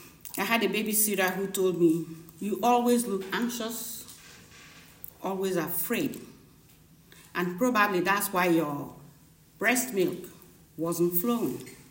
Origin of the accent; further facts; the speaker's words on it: Nigeria; now in United States; I'm Nigerian, by the way, I'm American, but also Nigerian, I'm a Nigerian.